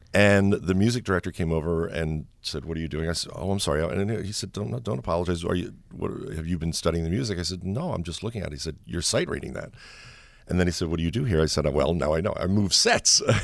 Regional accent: Atlantic City, New Jersey, United States; I'm from Atlantic City, New Jersey.

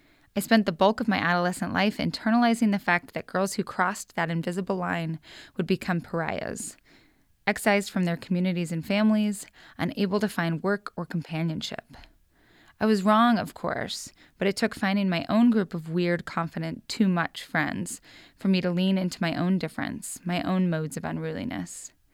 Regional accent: Lewiston, Idaho, United States; growing up in Lewiston, Idaho, which, you know, is a town of 30,000

